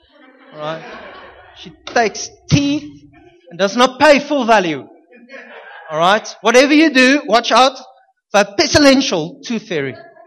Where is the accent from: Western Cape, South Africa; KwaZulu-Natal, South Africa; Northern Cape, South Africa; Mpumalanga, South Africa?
Northern Cape, South Africa; Upington; Go to Upington. I'm from Upington.